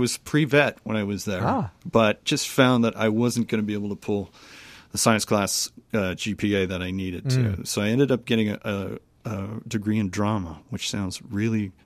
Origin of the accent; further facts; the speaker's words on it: San Jose, California, United States; also born or lived in Los Angeles; I grew up in San Jose.